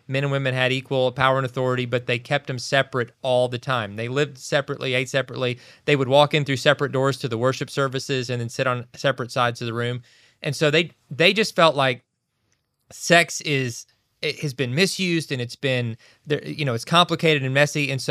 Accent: Kentucky, United States; like the story of the Shakers where we grew up in Kentucky.

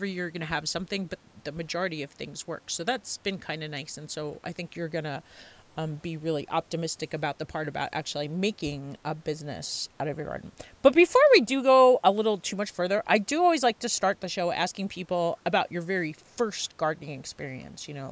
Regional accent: Long Island, New York, United States; Okay. I grew up on Long Island too. So my family's still there.

